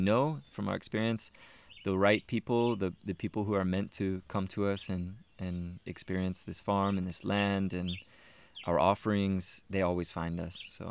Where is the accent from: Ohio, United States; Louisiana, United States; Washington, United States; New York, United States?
Ohio, United States; Dayton; I am just a boy from Dayton, Ohio. I come from the United States